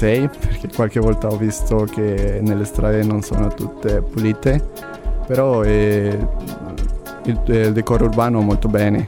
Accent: Guatemala; Italian is a second language; now in Cagliari, Italy; Dal Guatemala.

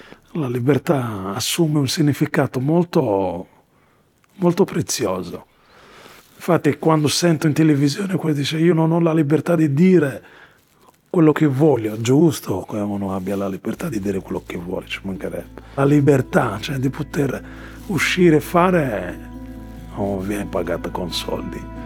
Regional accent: Morocco; now in Italy; io sono marocchino, rimango marocchino. Dire mi sento sardo sarebbe dire bugie, non è vero.

